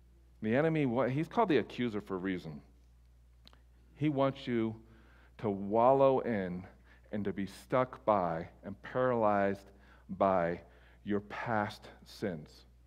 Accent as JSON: {"language": "English", "country": "Ireland", "said": "because, you know, we're both Irish."}